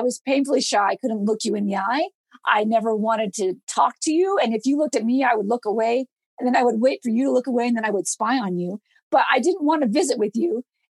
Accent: Salt Lake City, Utah, United States; now in Idaho, United States; But growing up in Salt Lake City, Utah, the outdoors are very important there as well. So I grew up playing in the Wasatch Mountains

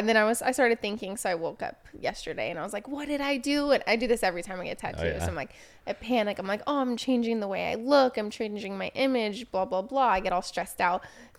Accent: Portland, Oregon, United States; Small world. If you guys don't know, I'm from Portland, Oregon.

